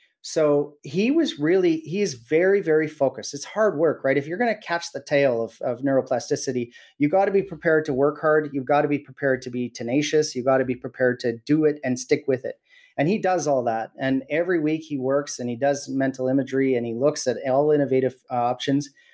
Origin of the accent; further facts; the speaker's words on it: Williams Lake, British Columbia, Canada; I was born and raised in Williams Lake.